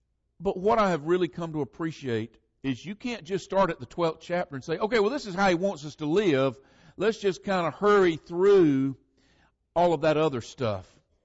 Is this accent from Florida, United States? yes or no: yes; Oak Grove, Florida, United States; And I am from that part of Florida where Eric Sanders is from. I'm from Oak Grove.